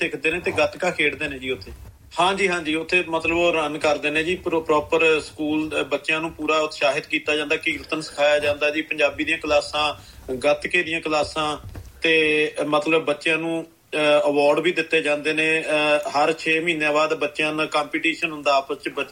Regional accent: Ghabaddi, Punjab, India; now in United States; ਪੰਜਾਬ ਤੋਂ ਜੀ ਲੁਧਿਆਣੇ ਤੋਂ ਘਬੱਦੀ ਪਿੰਡ ਆ ਜੀ ਆਪਣਾ

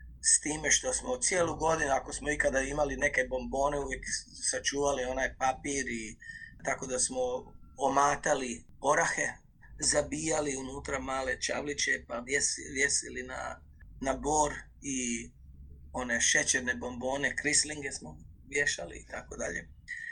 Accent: Županja, Vukovar-Srijem County, Croatia; now in Australia; ali ja sam rođen i odrastao sam u Županji u istočnoj Slavoniji. Moja mama Zagorka, pa smo imali zagorske običaje.

